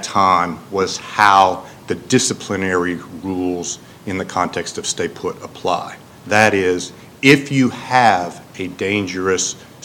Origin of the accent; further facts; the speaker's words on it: Chattanooga, Tennessee, United States; I'm from Chattanooga.